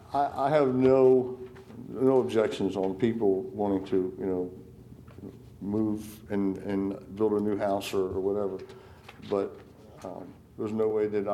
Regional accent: Delaware, United States; but I'm from Sussex County, so it's.

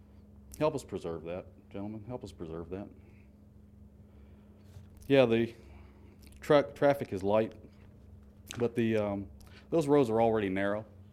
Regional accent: Delaware, United States; from Georgetown. I live on Johnson Road, just around the corner from Mr. Baker's property. I was born and raised in Sussex County. At 19, I left to serve in the armed forces.

